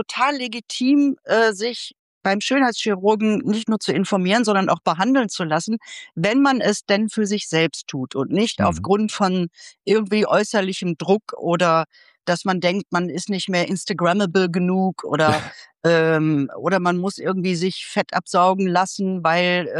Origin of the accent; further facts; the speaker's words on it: Bottrop, North Rhine-Westphalia, Germany; Man muss sich ja vorstellen, ich komme aus Bottrop. Ja, das ist relativ, ist zwar eine Großstadt, aber das ist schon so ein sehr geschützter Raum, in Anführungsstrichen.